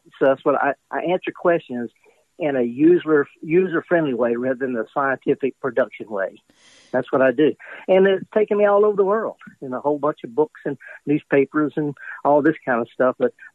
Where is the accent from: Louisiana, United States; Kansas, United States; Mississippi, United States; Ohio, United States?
Mississippi, United States; I'm born and raised in Mississippi. My great-grandmother was a horticulturist, lived across the street.